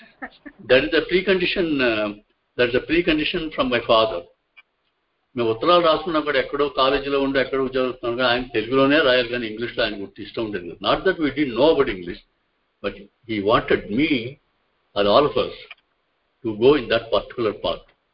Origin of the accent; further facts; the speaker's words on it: Gummaluru, Andhra Pradesh, India; also born or lived in Chennai; నేను పుట్టింది గుమ్మలూరు అంటే జిన్నూరుకి 3 కిలోమీటర్ దూరంగా లోపలి. గుమ్మలూరు అంటే నా పుట్టిన స్థలం, తర్వాత పెరిగింది కొంచెం 2-3 ఏళ్ళు పెరిగింది, 4-5 క్లాస్ వరకు అక్కడిక్కడే